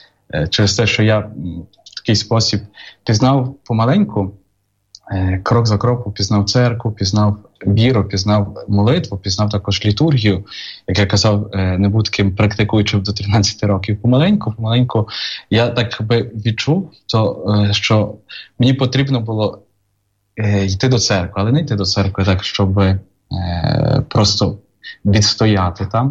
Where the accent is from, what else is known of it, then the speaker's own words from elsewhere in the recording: Lviv, Lviv Oblast, Ukraine; also born or lived in Ulan Bator, Mongolia; я сам зі Львова, але народився в Монголії, народився в Улан-Баторі, досить так на сході, в Азії, через те, що мій батько є військовим.